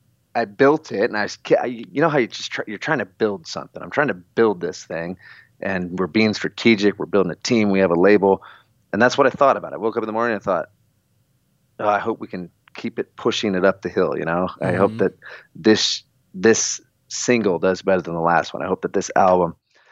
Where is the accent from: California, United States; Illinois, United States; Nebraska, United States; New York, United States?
Nebraska, United States; So I grew up in Nebraska, which is in the middle of the United States.